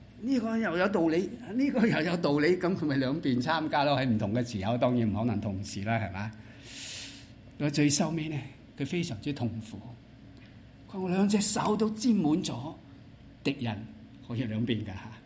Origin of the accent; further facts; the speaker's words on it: China; 我們中國人說小不忍則亂大謀嘛